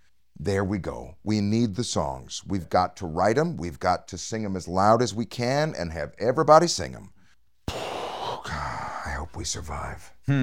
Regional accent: Rockford, Illinois, United States; I'm a guy from Rockford, Illinois, who was a pimple-faced 12-year-old choir nerd who couldn't throw a football or whatever.

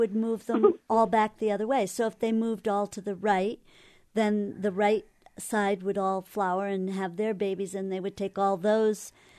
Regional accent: Connecticut, United States; You know, in Connecticut, I grew up in Connecticut, and there were these big strawberry fields in some places there.

